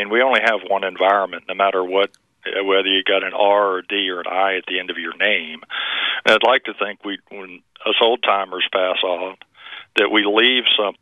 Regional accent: Florida, United States; Well, I'm from North Florida, so I can only think of the North Florida projects

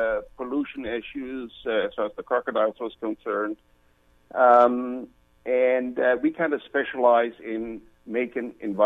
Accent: Germany; also born or lived in Costa Rica; Well, yes, I was born and raised in Germany, graduated from film school there

